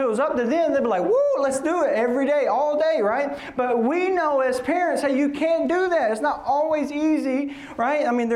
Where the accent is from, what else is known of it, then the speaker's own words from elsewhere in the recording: the South, United States; Like I'm from the South. Like give me some meatloaf, some fried okra, some green beans and mashed.